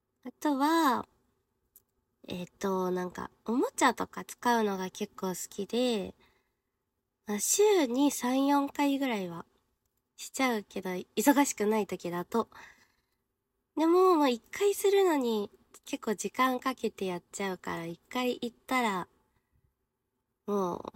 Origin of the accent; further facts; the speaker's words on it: Chiba, Japan; 出身地は千葉県出身です。